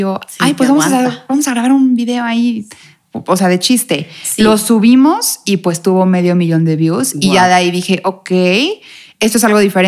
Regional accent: Cancún, Quintana Roo, Mexico; born there; También nací en Cancún, sí.

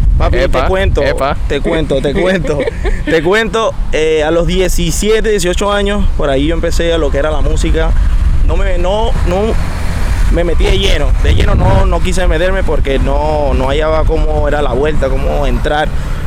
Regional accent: Coro, Falcón, Venezuela; Mano, yo soy de Coro.

